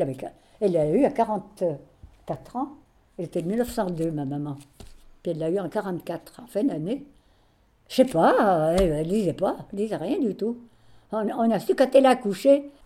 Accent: Champagne-en-Valromey, Auvergne-Rhône-Alpes, France; born there; Ben, je suis née à Champagne-en-Belle-Romais, dans l'Ain. Je ne sais pas si vous voyez, c'est à 55 km de Genève. On est plus près de la Suisse. Et je suis née dans la ferme

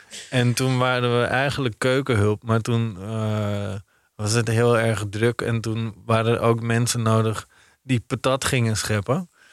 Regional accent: Amsterdam, North Holland, Netherlands; Kijk, ik ben een echte Amsterdammer.

